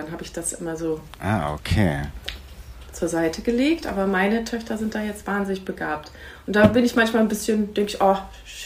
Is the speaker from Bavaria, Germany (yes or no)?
no; Schwelm, North Rhine-Westphalia, Germany; Also ich bin bei Wuppertal in Schwelm aufgewachsen, war so eine Kleinstadt.